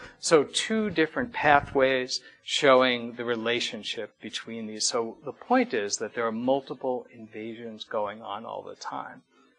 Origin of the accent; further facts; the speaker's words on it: New York, United States; now in Vermont, United States; I'm a liberal flatlander, as you said. I grew up in New York. But I've been living in Vermont for about 12 years